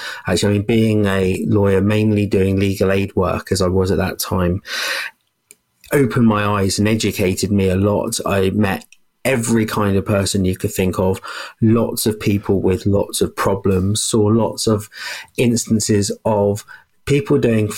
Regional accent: Deal, South East England, United Kingdom; accent: West Country; I was born in Bristol, and some people say I have a bit of a West Country burr.

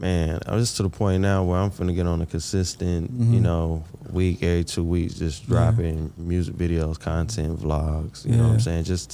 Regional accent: Bennettsville, South Carolina, United States; also born or lived in Myrtle Beach; South Carolina, small town in Bennisfield. I was born in Bennisfield, but Bennisfield. Then you know we moved all up and down the Carolinas. But I went to high school in Myrtle Beach.

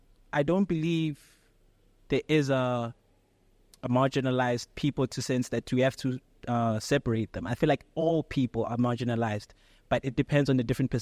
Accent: Pretoria, Gauteng, South Africa; Pretoria, born and raised.

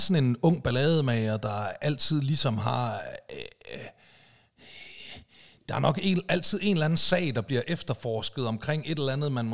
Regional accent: Aalborg, North Jutland, Denmark; Jamen det var, da jeg var ung balagemager deroppe i Aalborg.

